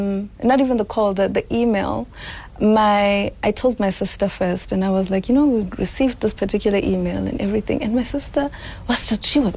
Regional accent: South Africa; I'm a woman, I am black, I am African, I'm South African, I'm Xhosa, I'm Sotho.

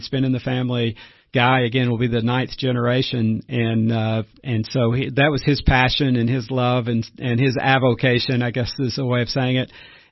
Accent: Cookeville, Tennessee, United States; I grew up in Cookeville, went to all the way through school, graduated from Cookeville High School.

